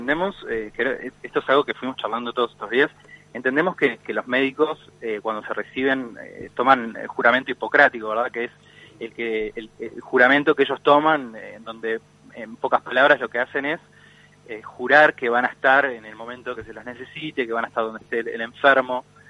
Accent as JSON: {"language": "Spanish", "country": "Uruguay"}